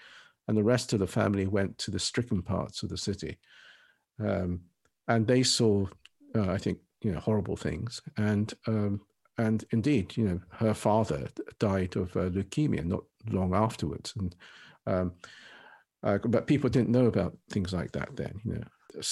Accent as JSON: {"language": "English", "region": "Nagasaki", "country": "Japan", "said": "the fact that I came from Nagasaki doesn't kind of loom over me"}